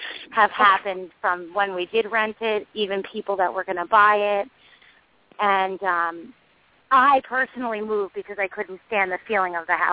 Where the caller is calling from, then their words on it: New York, United States; I'm calling from New York.